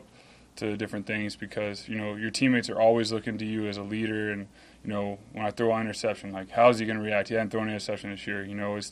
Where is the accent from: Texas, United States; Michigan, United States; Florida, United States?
Texas, United States; I grew up in Texas, the Alamo Dome. We played several times, Alamo Bowl.